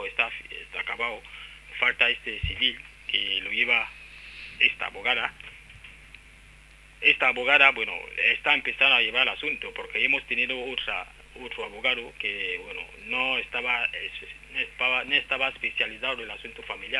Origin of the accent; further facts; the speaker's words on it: Cameroon; now in Spain